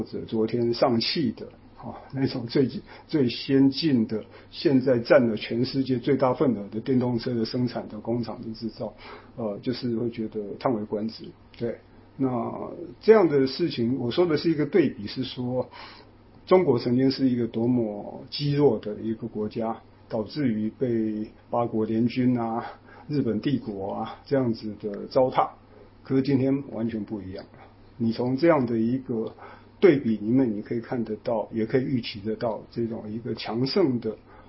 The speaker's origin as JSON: {"language": "Chinese", "country": "Taiwan", "tie": "born or raised there", "said": "对于我这一辈的从小在台湾接受那种历史教育的人来说"}